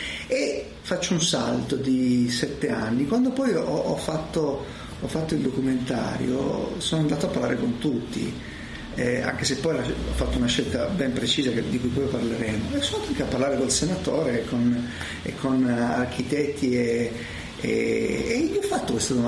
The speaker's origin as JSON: {"language": "Italian", "town": "Turin", "region": "Piedmont", "country": "Italy", "tie": "born or raised there", "said": "Vivo a Torino, sono cresciuto a Torino"}